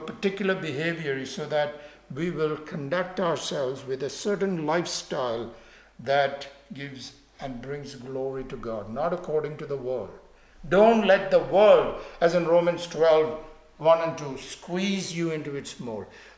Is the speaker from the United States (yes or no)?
no; India; As I said, growing up in India, you notice people out of sheer poverty leave their children.